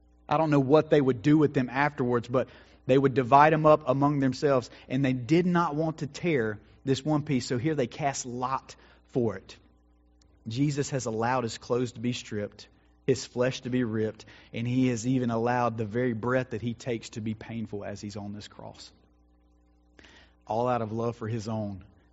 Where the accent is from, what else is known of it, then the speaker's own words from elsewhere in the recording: the South, United States; And when we label men as good, you know, good old boys, right? We're from the South.